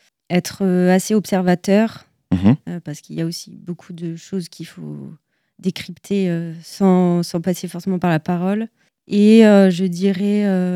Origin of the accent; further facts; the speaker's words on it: Normandy, France; moved away as an adult; now in Angers, France; j'ai 24 ans, je suis originaire de Normandie.